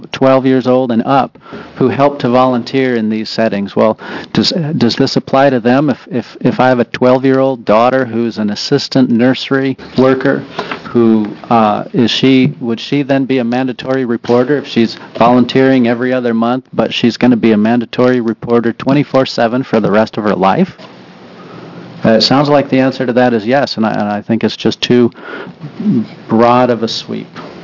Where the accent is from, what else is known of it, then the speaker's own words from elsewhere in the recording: Woodburn, Oregon, United States; I'm from Woodburn.